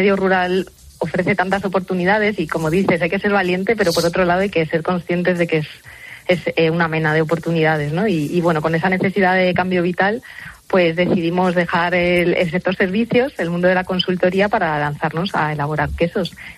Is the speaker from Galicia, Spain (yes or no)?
no; Madrid, Community of Madrid, Spain; yo, que soy de Madrid.